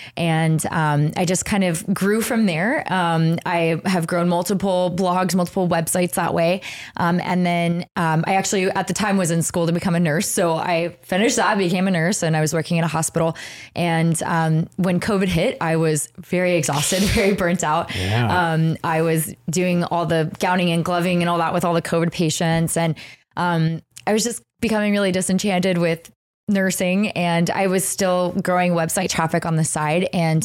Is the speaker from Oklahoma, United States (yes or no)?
no; Texas, United States; now in Bellingham, United States; I live in Bellingham, Washington. I'm originally from Texas, actually